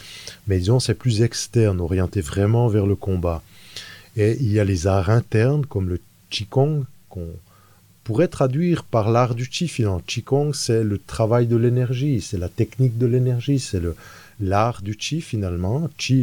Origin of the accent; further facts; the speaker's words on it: Switzerland; born there; je suis né en Suisse, j'ai 46 ans